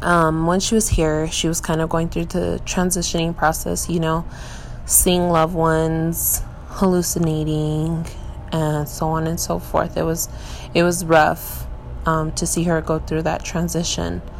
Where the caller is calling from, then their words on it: Yuma, Arizona, United States; I'm recording this from Yuma, Arizona.